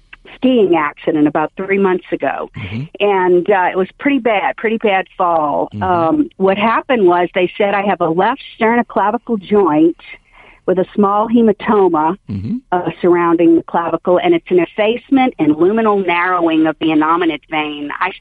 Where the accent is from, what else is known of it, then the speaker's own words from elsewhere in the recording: New Orleans, Louisiana, United States; I grew up in New Orleans.